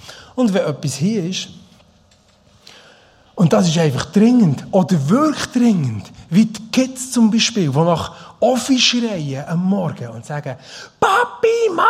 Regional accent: Bern, Switzerland; moved away as an adult; now in Schaffhausen, Switzerland; Ich komme ja aus dem Emmental. Ich bin dort aufgewachsen, dort 30 Jahre gelebt, ich habe dort in der Kirche gearbeitet, 10 Jahre lang, das geholfen aufbauen, ich habe dort Freunde und Familie. Und ich bin aber auf Schaffhausen gezügelt.

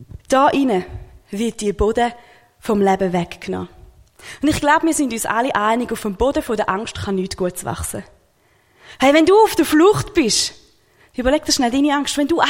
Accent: Switzerland; Ich bin stolze Schweizerin zu sein und bin Gott auch mega dankbar, dass ich in der Schweiz aufwachsen darf.

